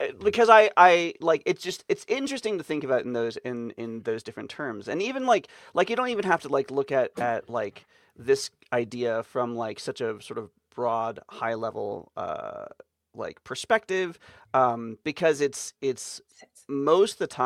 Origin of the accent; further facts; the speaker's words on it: United States; because growing up in the United States, it's almost part of the, I think, academic curriculum to conceptualize the United States as a melting pot